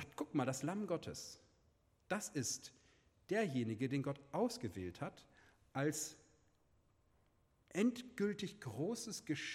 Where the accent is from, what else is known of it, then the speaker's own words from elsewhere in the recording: Germany; Ich bin irgendwie doch nicht so britisch. Ich bin Deutscher und wir haben keinen König, oder?